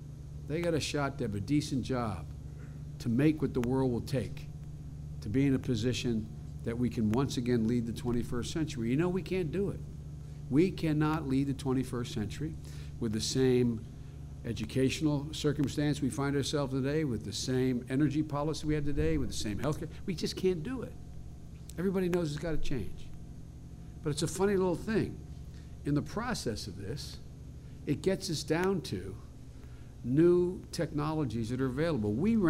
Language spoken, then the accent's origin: English; Scranton, Pennsylvania, United States; I come from Scranton, Pennsylvania, Northeast Pennsylvania.